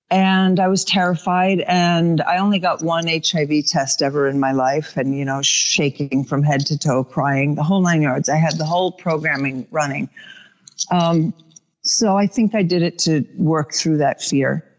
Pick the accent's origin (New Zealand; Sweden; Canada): Sweden; also born or lived in New York, United States; now in United States; I had come back from Sweden where I grew up. I was a native New Yorker, but transplanted to Sweden in a custody battle as a child. So I grew up in Sweden, came back. I think I was 19